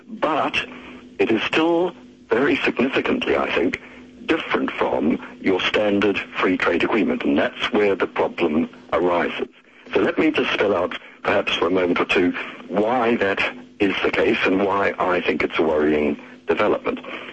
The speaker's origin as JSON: {"language": "English", "country": "New Zealand", "moved": "as an adult", "said": "I am a Kiwi, a sixth generation, very proud Kiwi, and I went over to Britain many years ago when I was a Rhodes Scholar and didn't get around to coming home for quite a long time. But I did come home 18 years ago"}